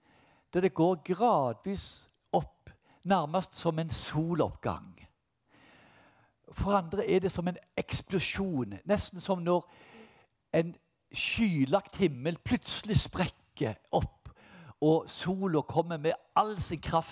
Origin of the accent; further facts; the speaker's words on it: Ganddal, Rogaland, Norway; som jeg fikk av yngreslederen min da jeg var 13-14 år hjemme på Gandal